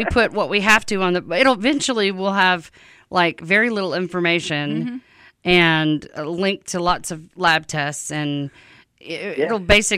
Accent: Louisiana, United States; Well, I'm from Louisiana, and we have LSU. Go Tigers.

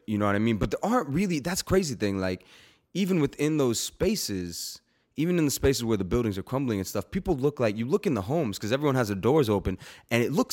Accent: Tampa, Florida, United States; It just was the way that I saw the world growing up in Tampa, in the communities that I was in.

